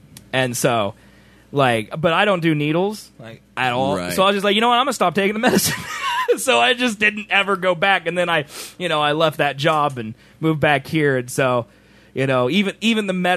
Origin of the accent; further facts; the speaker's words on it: Canada; Maybe he's excited we're from Canada.